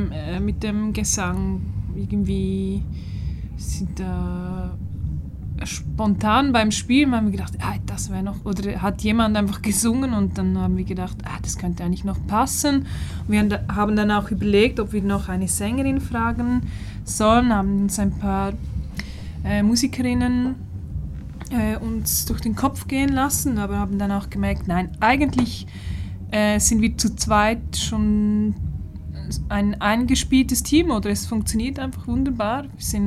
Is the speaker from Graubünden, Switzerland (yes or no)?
yes; Chur, Graubünden, Switzerland; now in Zürich, Switzerland; Ich wohne jetzt in Zürich, bin aber in der Ostschweiz aufgewachsen. Also in Chur.